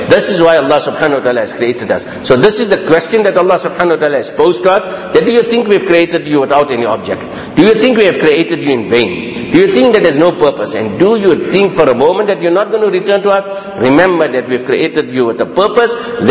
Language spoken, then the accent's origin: English; India; moved away as an adult; The friends, when we came from India, we were big Mufti Sahib and big Qari Sahib and big Hafiz Sahib